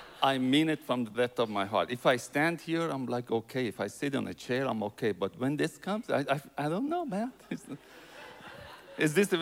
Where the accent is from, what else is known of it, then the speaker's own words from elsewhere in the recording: Iran; Sometimes I say, hey, I'm from Iran. Please don't hold that against me.